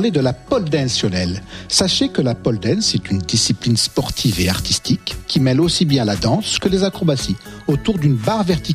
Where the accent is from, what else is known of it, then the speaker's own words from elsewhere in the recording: Grasse, Provence-Alpes-Côte d'Azur, France; Alors là, je peux pas louper. Je suis de Grasse, à Grasse.